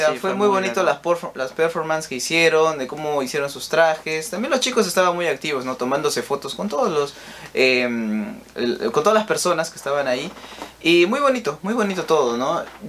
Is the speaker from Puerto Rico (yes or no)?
no; Argentina; Yo soy argentino